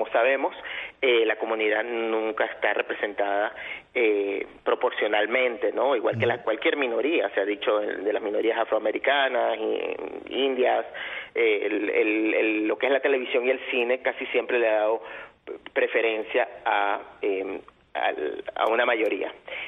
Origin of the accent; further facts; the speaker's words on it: Venezuela; Yo me acuerdo cuando era niño, las novelas, yo soy venezolano